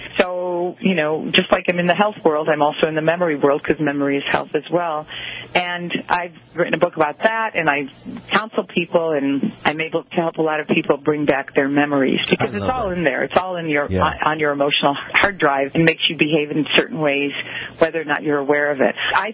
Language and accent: English; Midwest, United States; It must be because I'm a girl from the Midwest, a middle child